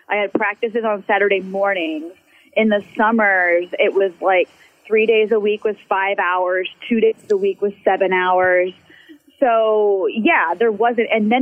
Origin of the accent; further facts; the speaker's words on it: The Woodlands, Texas, United States; I grew up in the Houston area, in a suburb called Woodlands, pretty well known for athletics and for sports.